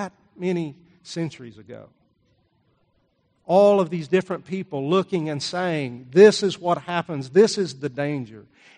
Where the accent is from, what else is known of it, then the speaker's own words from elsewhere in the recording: Texas, United States; And I was riding around with my dad on the farm that I grew up on in West Texas.